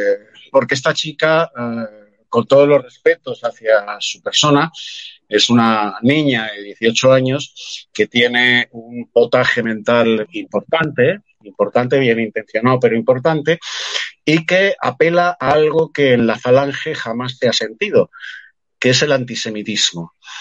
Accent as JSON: {"language": "Spanish", "country": "Spain", "said": "Y yo, por encima de mis ideas políticas, que las tengo, soy un patriota español."}